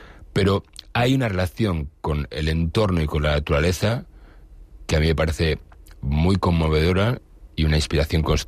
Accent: Galicia, Spain; Volví a mi tierra como el hijo pródigo, a Galicia.

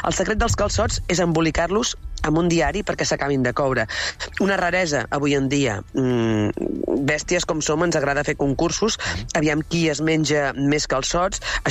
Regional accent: Catalonia, Spain; com a catalans, nosaltres tenim alguns deures i obligacions.

